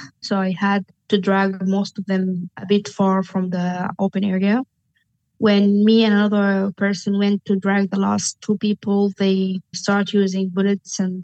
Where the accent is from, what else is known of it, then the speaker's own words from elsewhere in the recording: Sudan; I'm from Sudan.